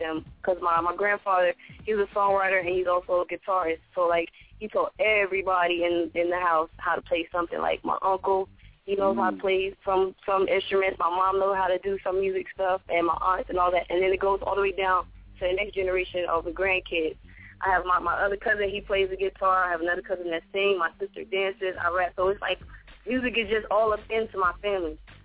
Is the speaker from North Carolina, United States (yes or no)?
yes; North Carolina, United States; I'm from North Carolina. I was raised in North Carolina. I'm born here. It's like I had that Southern style.